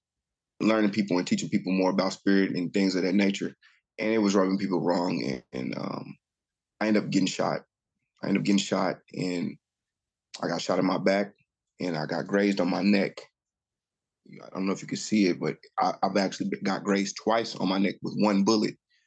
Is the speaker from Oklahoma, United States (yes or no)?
yes; Oklahoma City, Oklahoma, United States; Well, like you said, I'm from Oklahoma City, Oklahoma. I mainly grew up in a Christian background